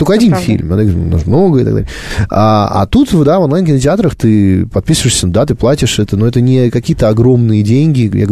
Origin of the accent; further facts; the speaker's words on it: Sevastopol, Ukraine; Тем более Севастополь, там, отчасти мой, ну, во многом мой родной город.